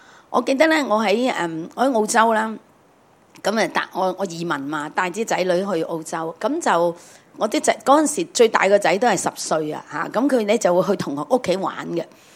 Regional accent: China; 其实因为我觉得我系中国人，咁我要教佢尊重我哋

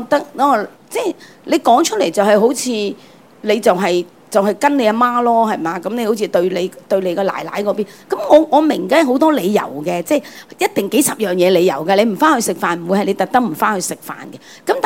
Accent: China; 我哋中國人有一句叫做初歸新抱，落地孩兒

